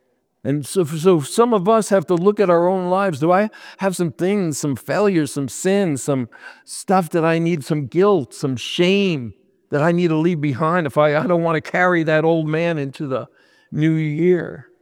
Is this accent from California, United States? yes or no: no; New York, United States; I'm from New York and you don't want to be there amongst a million people